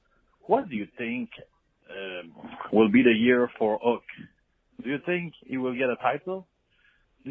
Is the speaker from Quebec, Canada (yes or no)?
yes; Quebec, Canada; I'm from Quebec, Canada.